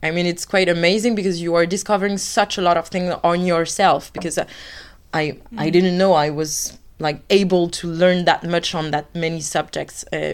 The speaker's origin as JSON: {"language": "English", "town": "Paris", "region": "Île-de-France", "country": "France", "said": "No, we're from Paris initially."}